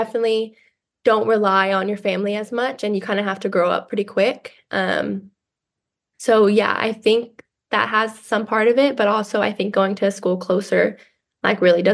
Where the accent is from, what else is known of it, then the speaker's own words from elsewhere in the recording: Houston, Texas, United States; I think just Texas in general has just a huge youth soccer scene. And just growing up in Houston, being able to make all those trips, play all those games